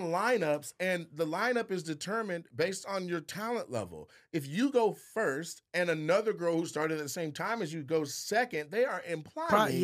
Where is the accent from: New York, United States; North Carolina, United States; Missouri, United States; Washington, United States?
Washington, United States; Seattle; I'm from Seattle. We don't have an urban comedy scene like that.